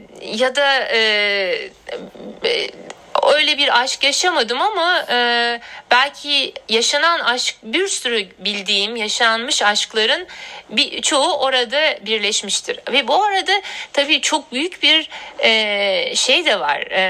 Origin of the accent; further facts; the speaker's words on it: Adana, Turkey; also born or lived in Ankara; Evet, ben Adana'da doğdum, büyüdüm. Liseyi bitirene kadar neredeyse Adana'daydım. Çünkü ilkokulu da Ankara'da bitirdim.